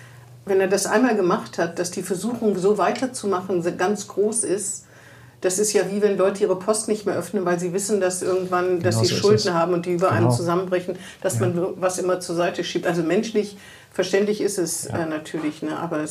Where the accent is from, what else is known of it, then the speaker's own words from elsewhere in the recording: Bremen, Germany; ausgerechnet in Bremen denkt man immer als Bremer, ne?